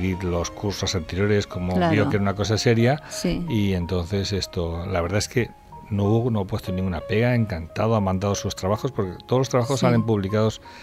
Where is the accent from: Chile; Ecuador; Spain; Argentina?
Spain; Yo soy un español muy buena facha, además